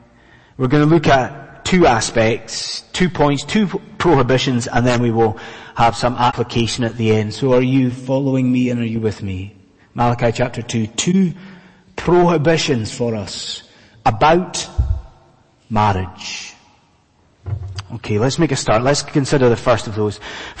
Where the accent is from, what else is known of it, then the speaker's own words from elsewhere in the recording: Scotland, United Kingdom; now in London, United Kingdom; I'm a Scotsman, and us Scots will pretty much marry